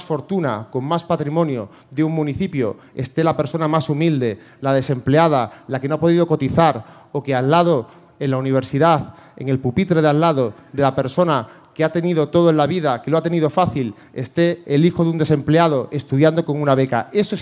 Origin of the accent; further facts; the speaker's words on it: Spain; a nosotros lo que nos emociona como españoles